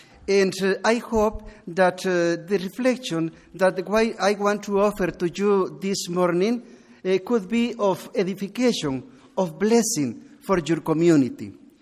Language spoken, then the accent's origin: English; Guatemala; English is a second language; and I am from Guatemala.